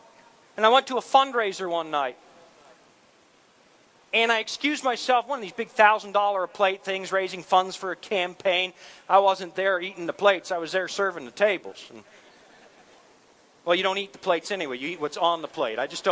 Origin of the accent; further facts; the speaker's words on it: Canada; I'm Canadian. We have premiers.